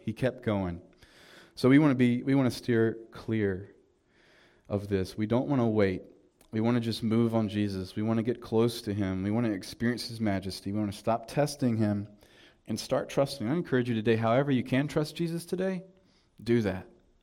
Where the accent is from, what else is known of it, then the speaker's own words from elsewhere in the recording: the South, United States; Like I'm from the South, we always call it like loaf bread.